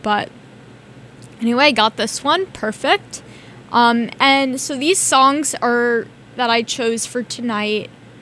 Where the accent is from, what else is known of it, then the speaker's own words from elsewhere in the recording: New York, United States; And I remember going in these ballet performances because I grew up in New York.